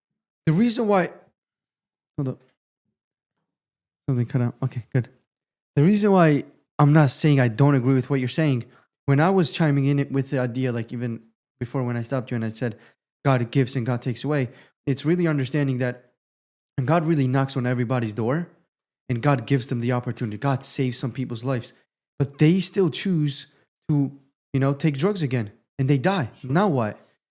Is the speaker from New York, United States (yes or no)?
no; Georgia, United States; And you got to understand, we grew up in Georgia.